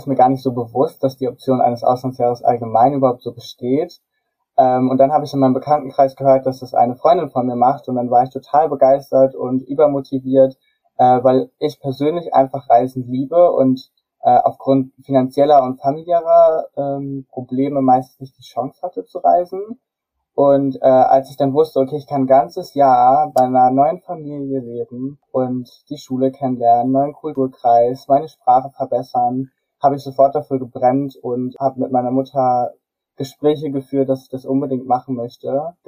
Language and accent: German; Germany; Ich bin 18 Jahre alt. Ich komme ja hier auch aus Deutschland. Ich lebe in einem kleinen Dorf hier in Horneburg. Das ist in der Nähe von Buxtehude oder eher gesagt Hamburg